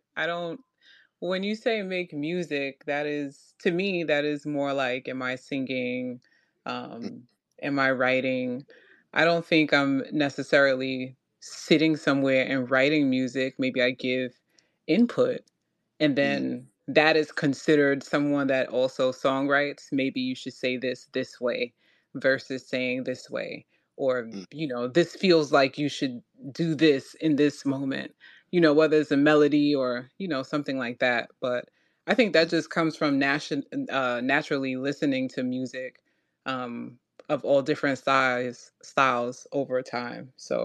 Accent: New York City, New York, United States; just kind of the West African traditions and things like that I know of, but I grew up in America, specifically in New York City.

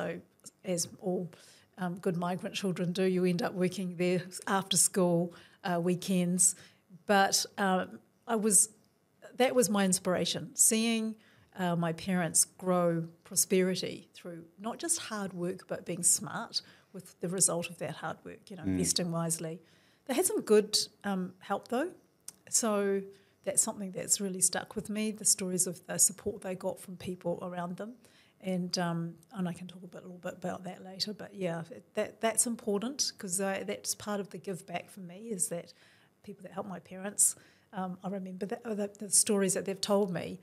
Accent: Auckland, New Zealand; there weren't many Asian people in my neighbourhood. I grew up in Blockhouse Bay, New Windsor, and there were really only two coloured families, us, the Chinese family, and one Māori family.

